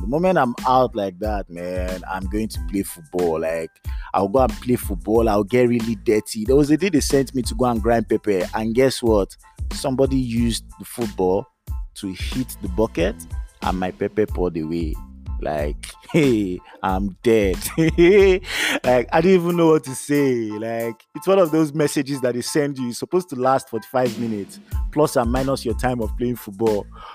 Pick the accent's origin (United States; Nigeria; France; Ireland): Nigeria; Lagos; that was like childhood growing up in Lagos. At some point, they started allowing me go out. And I grew up in a Jehovah's Witness family, right?